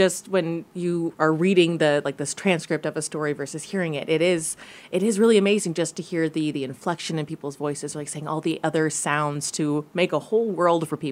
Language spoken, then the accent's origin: English; Minnesota, United States; I'm another Midwest girl. I grew up in Minnesota, and the rolling fields of corn don't really see that here.